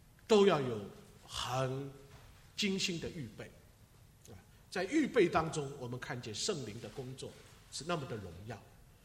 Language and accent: Chinese; China; 这个晚餐，我们中国人有个习惯呢，中国人呢其实不重早饭的，重晚饭的